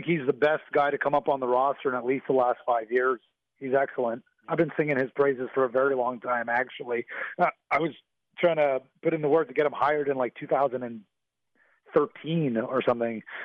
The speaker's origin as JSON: {"language": "English", "country": "Canada", "said": "But it's the same thing as Canadian guys, even if we're not from Winnipeg."}